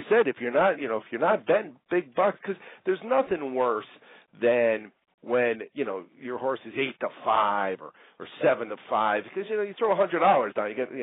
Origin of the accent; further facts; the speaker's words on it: East Coast, United States; Because, you know, growing up on the East Coast, barbecue wasn't a big deal, you know?